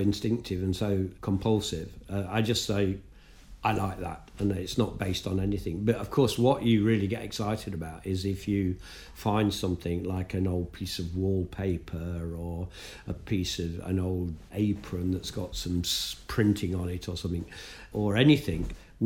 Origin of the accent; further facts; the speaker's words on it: London, United Kingdom; So in 1982, I was on a train going to Nottingham from London, my hometown, and I was with an American friend